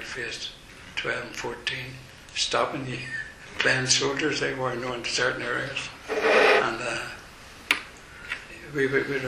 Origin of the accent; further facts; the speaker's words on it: Belfast, Northern Ireland, United Kingdom; I came from the Shankill, so it didn't bother me